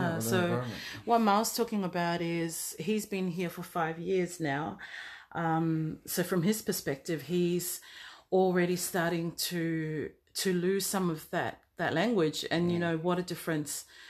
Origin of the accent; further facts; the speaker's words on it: Australia; Even myself in Australia, I was brought up in the Ifakasa church, so there was no shortage of Samoan events or Samoan people or just, Samoan culture and traditions that I was exposed to.